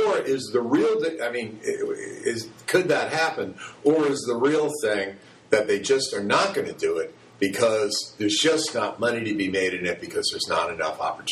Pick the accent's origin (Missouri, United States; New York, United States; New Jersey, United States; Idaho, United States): New York, United States; sorry, I'm from the New York area